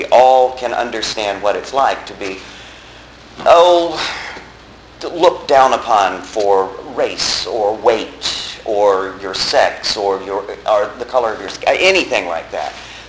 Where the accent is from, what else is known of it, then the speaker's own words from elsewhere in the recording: the South, United States; I can talk. I'm from the South.